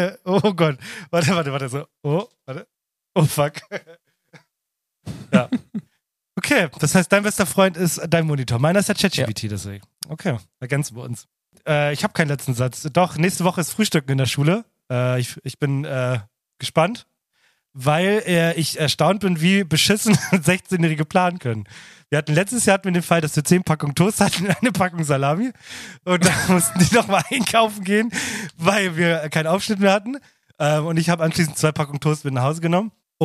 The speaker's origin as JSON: {"language": "German", "country": "Luxembourg", "said": "Ich bin ein Luxemburger. Ich danke für die Luxemburger."}